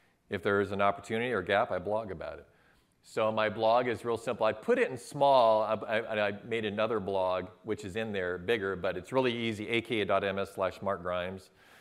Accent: Michigan, United States; You never say I'm from Detroit, right? I'm from just outside of Detroit.

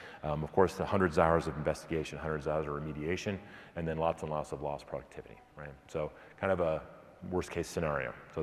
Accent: Seattle, Washington, United States; I'm from Seattle, and we have Seattle Seahawks.

